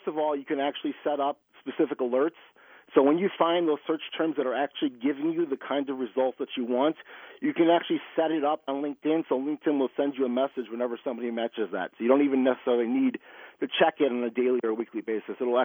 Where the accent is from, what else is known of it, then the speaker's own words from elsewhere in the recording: Chicago, Illinois, United States; But being a Chicagoan myself, I'm kind of used to it